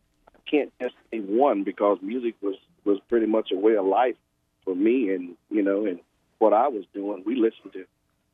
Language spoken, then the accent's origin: English; Mississippi, United States; And me being, you know, growing up in Mississippi, you know, I'll call it black music was pretty much all we listened to.